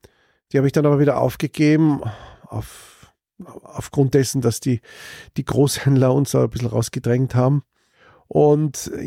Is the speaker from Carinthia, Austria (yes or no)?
yes; Carinthia, Austria; moved away as an adult; now in Vienna, Austria; ursprünglich komme ich aus Kärnten, kam nach Wien zum Studieren